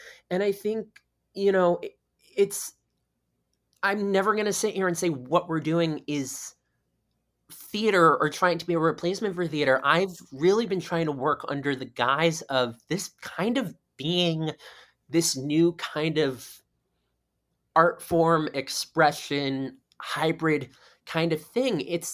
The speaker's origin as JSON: {"language": "English", "region": "Florida", "country": "United States", "tie": "born or raised there", "said": "I grew up in South Florida and we had the Broward Center for the Performing, right, Arts"}